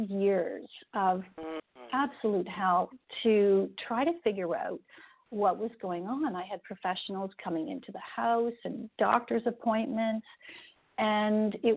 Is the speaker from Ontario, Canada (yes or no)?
yes; Toronto, Ontario, Canada; born there; So I was born in Toronto, Ontario, and Toronto is such a great city.